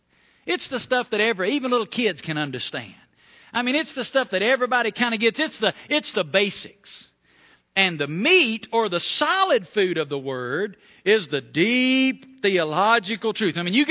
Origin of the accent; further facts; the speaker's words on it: Alabama, United States; I grew up in Northwest Alabama, and a lot of my friends' dads were farmers